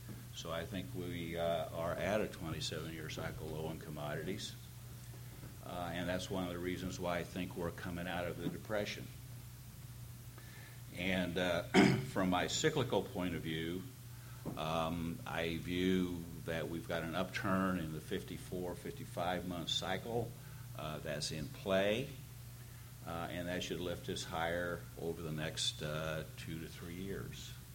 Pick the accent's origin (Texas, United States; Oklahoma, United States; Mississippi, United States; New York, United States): Texas, United States; Actually, I'm a Texan. I ride bulls.